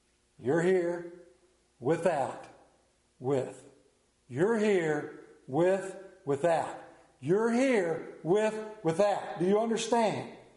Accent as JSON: {"language": "English", "town": "Modena", "region": "Emilia-Romagna", "country": "Italy", "tie": "born or raised there", "moved": "yes", "said": "my hometown of Moderna, Italy"}